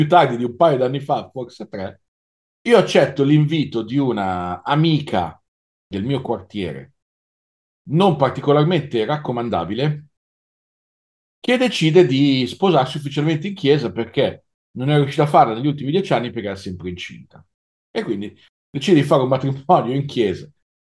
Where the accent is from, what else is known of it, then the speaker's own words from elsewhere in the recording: Milan, Lombardy, Italy; da milanese, proprio mi è uscita la frase tipica da milanese